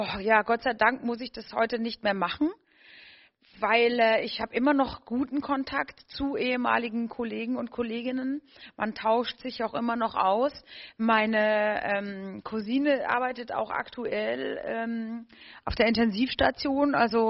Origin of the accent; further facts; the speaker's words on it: North Rhine-Westphalia, Germany; born there; Also ich bin ja gebürtig aus Nordrhein-Westfalen.